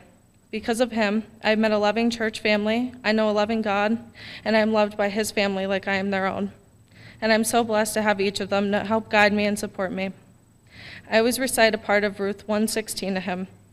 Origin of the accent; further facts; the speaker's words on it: Forest City, Pennsylvania, United States; I'm 18 years old, and I'm from Forest City, Pennsylvania. I'm the middle child of six.